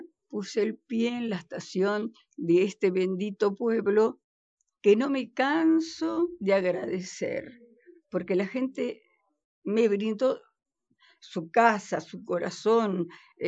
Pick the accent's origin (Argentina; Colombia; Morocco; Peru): Argentina; Remedios de Escalada, Buenos Aires Province; also born or lived in Lomas de Zamora; nací en el Hospital de Lomas de Zamora y me crié en Remedios de Escalada.